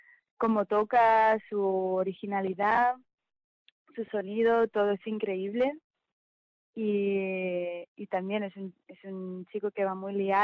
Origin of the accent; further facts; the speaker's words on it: Avinyó, Catalonia, Spain; moved away as an adult; now in Netherlands; yo vengo de Aviñón, de un pueblecito al lado de Barcelona. Soy trompetista y cantante. Y vine a hacer Erasmus en Holanda, en mi tercer año de grado superior, y me quedé aquí